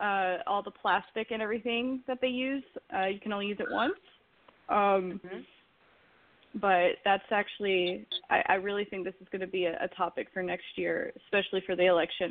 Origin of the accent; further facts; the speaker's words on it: Tennessee, United States; Well, I'm from Tennessee, so I am on, my state is on that list.